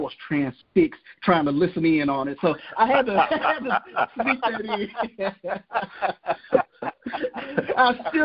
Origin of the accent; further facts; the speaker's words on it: Jackson, United States; as a young guy growing up in Jackson, that 1986 season, I'm 13 years old